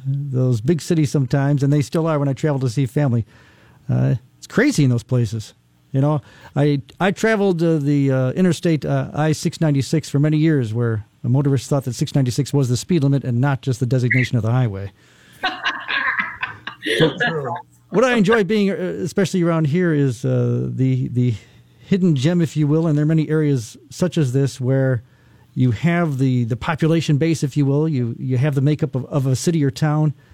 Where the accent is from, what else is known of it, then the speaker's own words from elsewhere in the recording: Mount Clemens, Michigan, United States; Mount Clemens, right outside Detroit.